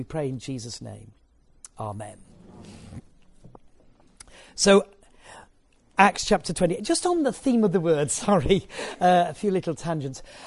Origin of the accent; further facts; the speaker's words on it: Yorkshire and the Humber, United Kingdom; you've got to remember I'm from Yorkshire, they're paying for the privilege of hearing from me.